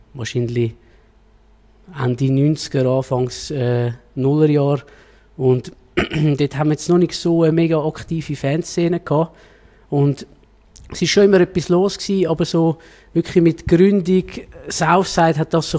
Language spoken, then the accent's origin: German; Zurich, Switzerland; ich bin im Limmatal aufgewachsen.